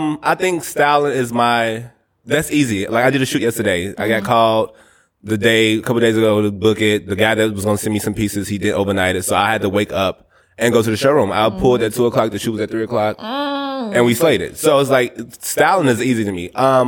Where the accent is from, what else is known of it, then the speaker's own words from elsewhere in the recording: Chicago, Illinois, United States; listen, I'm from Inglewood in Chicago, the South Side.